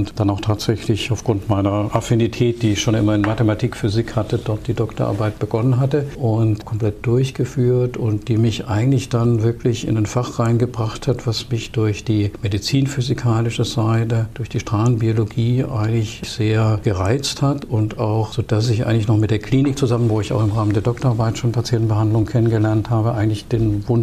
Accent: Baden-Württemberg, Germany; Ja, ich bin ja auf der Schwäbischen Alb aufgewachsen

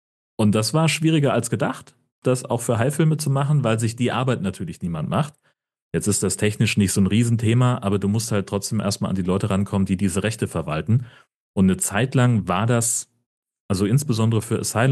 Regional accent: North Rhine-Westphalia, Germany; born or raised there

